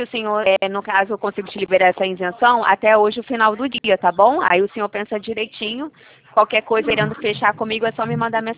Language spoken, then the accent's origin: Portuguese; Rio de Janeiro, Brazil; Eu sou do Rio de Janeiro.